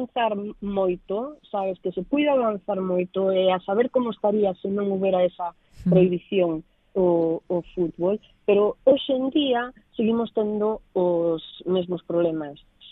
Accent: United Kingdom; also born or lived in Spain; porque son tanto inglesa como española

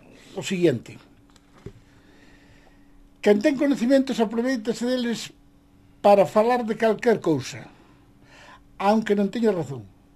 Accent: Neda, Galicia, Spain; also born or lived in Villalba; Bueno, nativo son de Villalba, pero eu me criei no concello de Neda.

